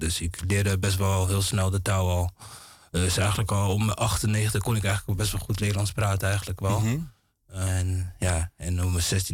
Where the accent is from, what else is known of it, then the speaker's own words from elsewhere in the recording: Curaçao; moved away; also born or lived in Memphis, United States / Atlanta, United States; Ik ben geboren in Curaçao. Ik heb daar een aantal jaren gewoond. Vervolgens ben ik naar Amerika verhuisd. Daar heb ik in Memphis gewoond. Ik heb in Atlanta gewoond. En vervolgens ben ik in Nederland terechtgekomen.